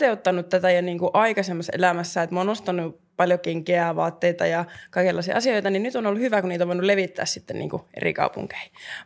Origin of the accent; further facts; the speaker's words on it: Vaasa, Ostrobothnia, Finland; now in Helsinki, Finland; Vaasasta lähtöisin. Ja mä tuun Pohjanmaalta.